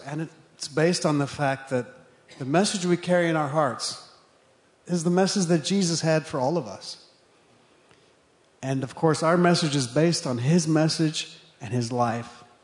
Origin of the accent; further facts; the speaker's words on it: Zimbabwe; I was born in Zimbabwe, Rhodesia at the time, and I just grew up there. That was my home. I didn't know anything else. And my parents were also born there.